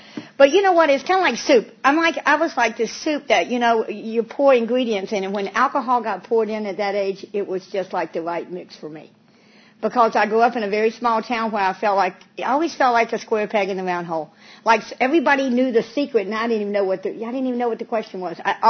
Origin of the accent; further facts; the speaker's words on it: North Carolina, United States; I grew up in North Carolina. My dad was a magician